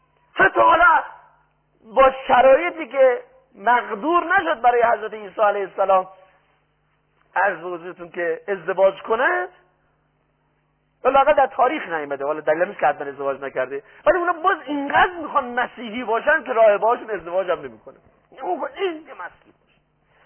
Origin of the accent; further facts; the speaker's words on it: Iran; born there; در ایران به دنیا آمدیم که مسلمان شدیم و مسلمان بودیم